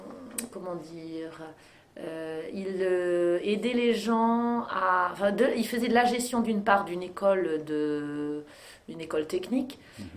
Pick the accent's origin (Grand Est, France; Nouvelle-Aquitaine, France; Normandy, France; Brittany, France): Normandy, France; moved away as an adult; now in Le Mans, France; Moi, je suis née en Normandie, j'ai fait toutes mes études en Normandie.